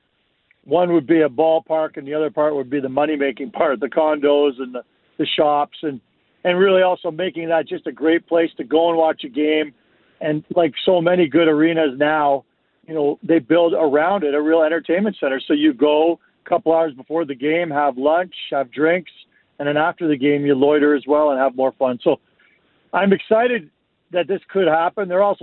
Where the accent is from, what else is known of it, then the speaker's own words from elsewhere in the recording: Toronto, Ontario, Canada; Well, it's fascinating because I grew up in Toronto, and I am old